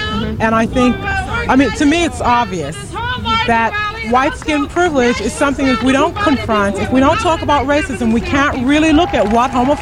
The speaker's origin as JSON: {"language": "English", "region": "New York", "country": "United States", "said": "I'm from New York."}